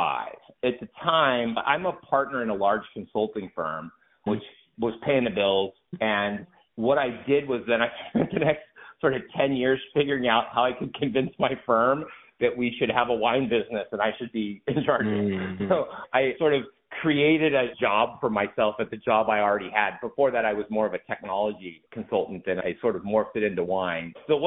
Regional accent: United States; And being an American, when we think of a Himalayas

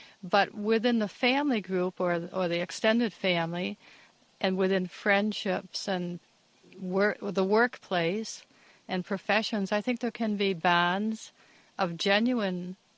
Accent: United States; So as an American writer, naturally, I would write about those subjects.

